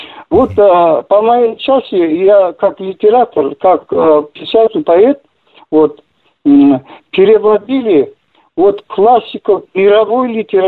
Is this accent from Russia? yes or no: no; Kazakhstan; Я сам казах, но владею русским и иностранными языками.